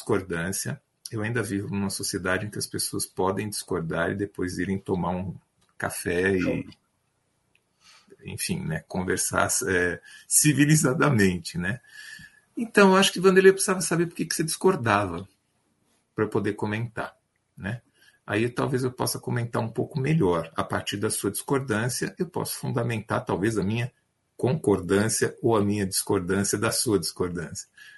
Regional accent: São Paulo, Brazil; Eu sou de São Paulo.

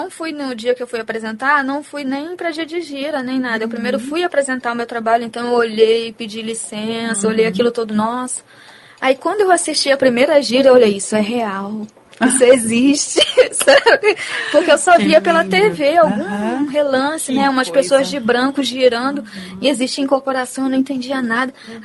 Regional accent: Ceará, Brazil; Eu sou cearense, né, lá não é muito bem visto antigamente

